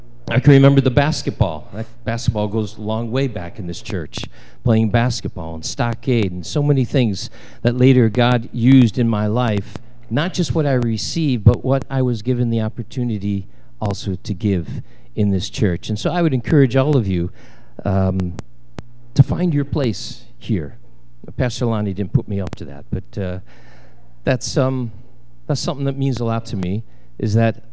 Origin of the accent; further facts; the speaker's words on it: Belgium; So I came from Belgium.